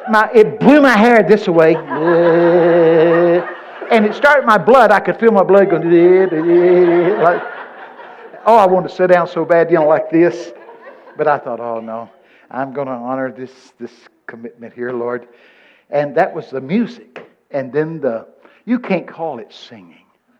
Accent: Texas, United States; Now, I'm from Texas.

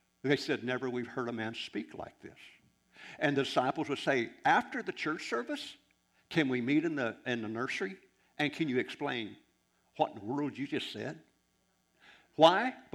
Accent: Arkansas, United States; I don't like it when someone calls me ignorant. I'm from Arkansas.

